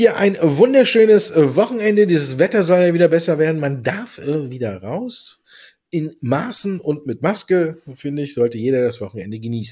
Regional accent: Düsseldorf, North Rhine-Westphalia, Germany; born there; ich bin ja in Düsseldorf geboren

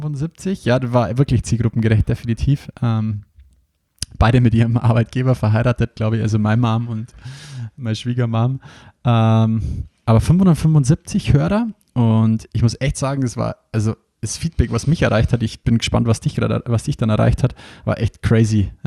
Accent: Bavaria, Germany; Bei uns in Bayern sagt man nur Fasching dazu.

